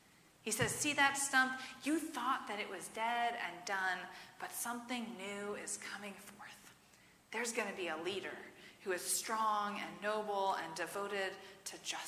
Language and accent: English; Gaithersburg, Maryland, United States; at the church where we grew up in Gaithersburg.